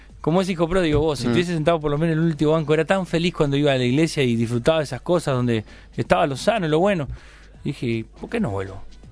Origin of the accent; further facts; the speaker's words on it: Montevideo, Uruguay; soy cerrícola, soy hincha de Cerro, soy del Cerro y no me mueve nadie.